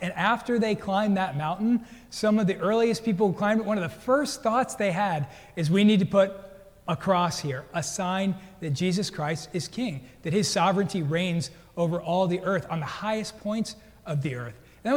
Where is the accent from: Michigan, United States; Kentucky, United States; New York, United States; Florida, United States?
New York, United States; Brooklyn; I grew up in Brooklyn, New York.